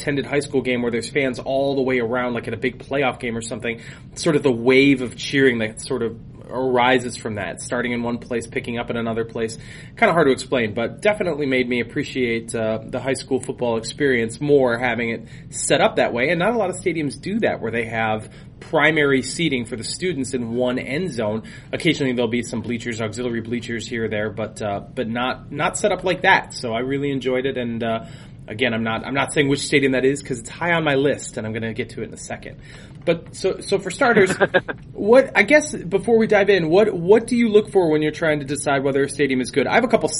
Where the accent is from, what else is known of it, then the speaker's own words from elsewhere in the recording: Kaukauna, Wisconsin, United States; I'm from Kakana, I'm from the Fox Valley.